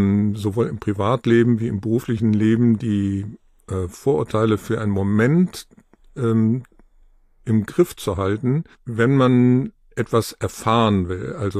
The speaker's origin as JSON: {"language": "German", "town": "Bonn", "region": "North Rhine-Westphalia", "country": "Germany", "said": "Also wir kommen aus Bonn als Familie"}